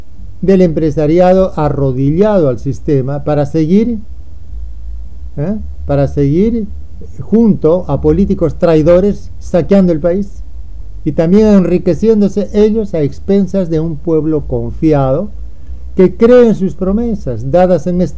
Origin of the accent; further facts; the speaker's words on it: Peru; Entonces sí somos peruanos patriotas y queremos el bien de los jóvenes